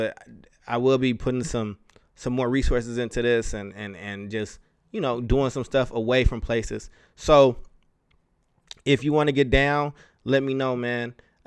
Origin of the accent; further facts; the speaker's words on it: Chicago, Illinois, United States; born there; I'm a Bears fan too, because I was born in Chicago